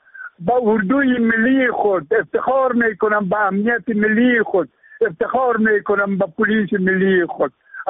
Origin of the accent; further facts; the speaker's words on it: Afghanistan; ما که از افغانستان هستیم، ما که وابسته به یک خاک ملت اسلامی افغانستان هستیم